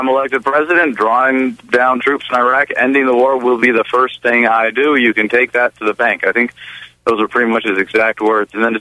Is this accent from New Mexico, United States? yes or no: yes; New Mexico, United States; I was endorsed by Ron Paul in my home state of New Mexico.